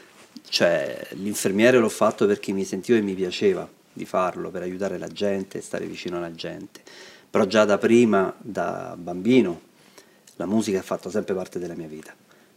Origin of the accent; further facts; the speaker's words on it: Rome, Lazio, Italy; now in Cesaproba, Italy; io vengo da Roma, sono trapiantato da circa 15 anni qui in Abruzzo, esattamente vicino all'Aquila, a Cesaproba